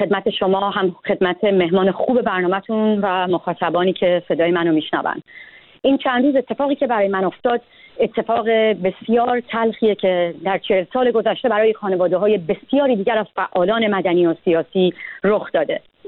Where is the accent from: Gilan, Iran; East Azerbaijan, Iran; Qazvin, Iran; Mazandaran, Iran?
Mazandaran, Iran; Babol; رفتن توی شهر خودم بابل حمله کردن